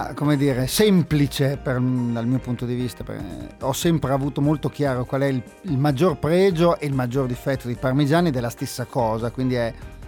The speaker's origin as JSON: {"language": "Italian", "town": "Parma", "region": "Emilia-Romagna", "country": "Italy", "said": "No, io sono di Parma, la città più bella d'Italia."}